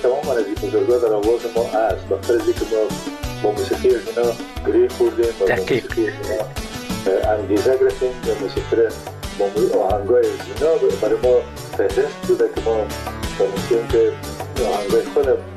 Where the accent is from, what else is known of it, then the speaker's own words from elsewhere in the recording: Kunduz, Afghanistan; born there; پدرم در اسپینزر کندوز مصروف ایفای وظیفه بوده و در اون زمان البته تا سنای 3 سالگی را ما در کندوز بودیم